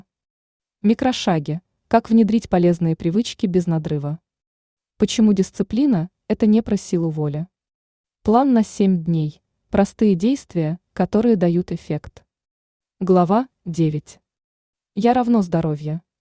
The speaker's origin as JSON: {"language": "Russian", "town": "Novokuznetsk", "region": "Kemerovo Oblast", "country": "Russia", "tie": "born or raised there", "moved": "as an adult", "lives_now": "Moscow, Russia", "said": "Родилась в Сибири, в Новокузнецке. Там я научилась быть сильной и выносливой. В 25 лет переехала в Москву, и жизнь закрутилась."}